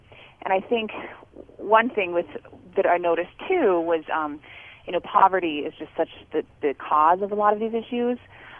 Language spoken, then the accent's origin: English; Rapid Valley, South Dakota, United States; she grew up in North Rapid, I grew up in Rapid Valley.